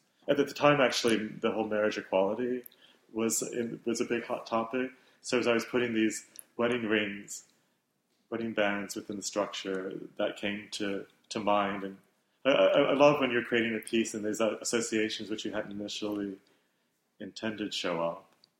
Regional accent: New York, United States; And then to have it here, presented at the Opera House in Hudson, when I grew up in the Hudson Valley.

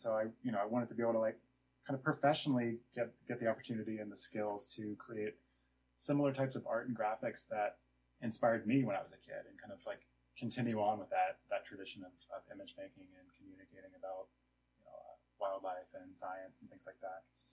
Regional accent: West Virginia, United States; I grew up in West Virginia, and we would take yearly vacations to the mountains in a place called Canaan Valley.

